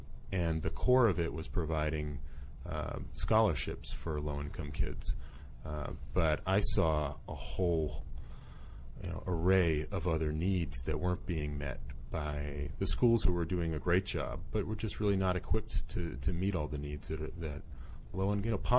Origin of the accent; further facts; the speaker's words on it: Boston, Massachusetts, United States; I'm from Boston, Massachusetts.